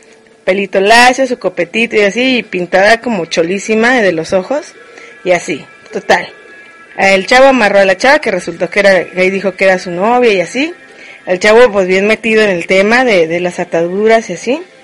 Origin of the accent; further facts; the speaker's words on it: Mexico; Pero sigo hablando español, soy mexicana y así, o sea, no lo niego.